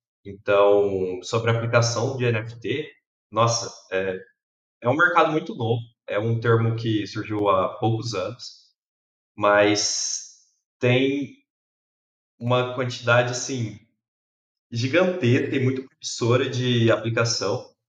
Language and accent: Portuguese; Londrina, Paraná, Brazil; sou de Londrina, nasci e fui criado aqui. Eu sou engenheiro civil, formado pela Universidade Estadual de Londrina.